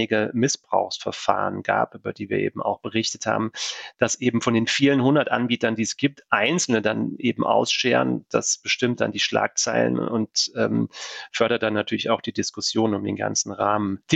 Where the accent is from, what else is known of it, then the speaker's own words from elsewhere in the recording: Kaiserslautern, Rhineland-Palatinate, Germany; im Südwesten Deutschlands, nämlich in meiner Heimatstadt Kaiserslautern